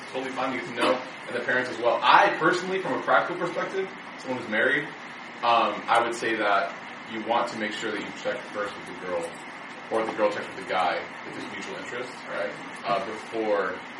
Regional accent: Chicago, Illinois, United States; I say y'all, it's bad. I'm from Chicago, born and raised, but I moved to the South.

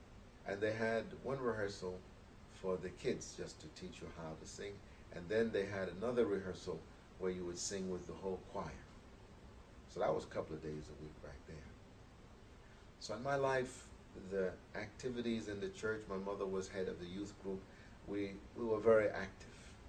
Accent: Brooklyn, New York, United States; So I grew up in the Episcopal Church, St. Luke and St. Matthew's on Clinton Avenue and Fulton Street in Brooklyn, New York.

